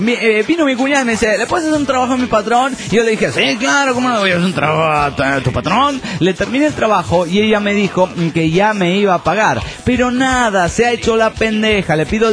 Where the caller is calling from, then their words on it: Toluca, State of Mexico, Mexico; de Toluca, México.